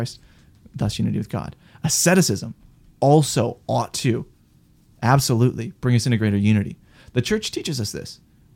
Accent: Wisconsin, United States; I'm from Wisconsin originally, okay?

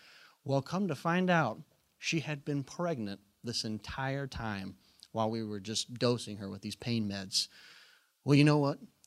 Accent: Tulsa, Oklahoma, United States; I come from the South. That's like non-existent. You know, there's no one who has a home birth in Tulsa, Oklahoma.

